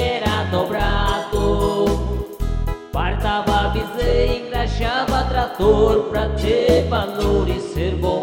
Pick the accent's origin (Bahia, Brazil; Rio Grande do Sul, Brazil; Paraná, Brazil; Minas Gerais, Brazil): Paraná, Brazil; also born or lived in São Paulo / Mato Grosso; estado de São Paulo. Me criei no Paraná, fui embora para Mato Grosso, pra cidade de Tancará